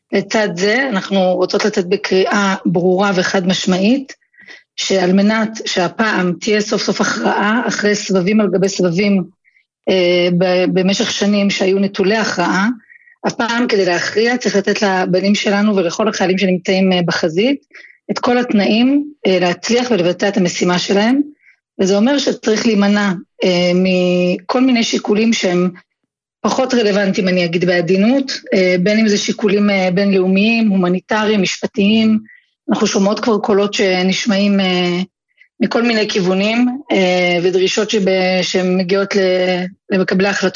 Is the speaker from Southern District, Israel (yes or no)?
no; Mazkeret Batya, Central District, Israel; ממזכרת בתיה